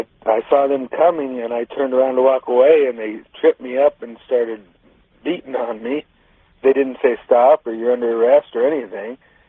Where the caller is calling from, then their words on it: Tacoma, Washington, United States; I'm calling from Tacoma, Washington.